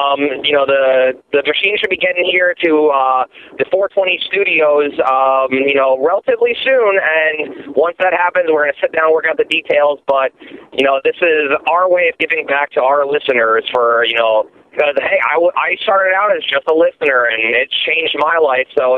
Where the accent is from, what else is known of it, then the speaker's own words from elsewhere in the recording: East Coast, United States; born there; I mean, I was born on the East Coast, but I quickly assimilated into feeling like a native here of the Pac Northwest.